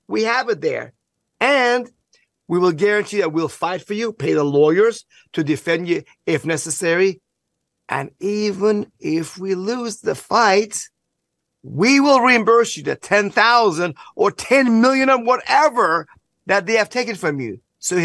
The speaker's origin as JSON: {"language": "English", "country": "Iran", "said": "I'm from Iran."}